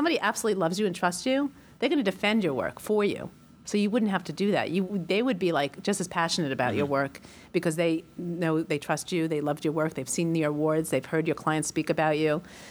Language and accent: English; New York, United States; I am brutally honest. I'm a New Yorker.